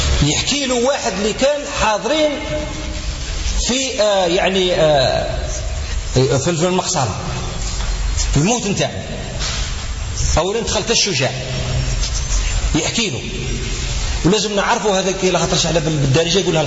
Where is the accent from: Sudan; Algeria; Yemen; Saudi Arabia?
Algeria; وعندنا خط واحد بيناتنا كجزائريين